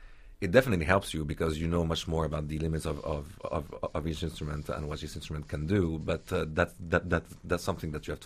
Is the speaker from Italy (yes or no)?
yes; Italy; first language German; English is a second language; Actually, my first language was German, believe it or not.